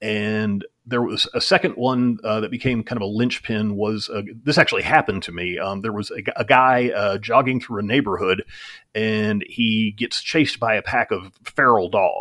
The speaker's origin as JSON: {"language": "English", "region": "South Carolina", "country": "United States", "tie": "born or raised there", "also_born_or_lived": "Idaho", "lives_now": "Atlanta, United States", "said": "No, well, I've been here 30 years, but I grew up in South Carolina and was born in Idaho, which is on the opposite side of the country."}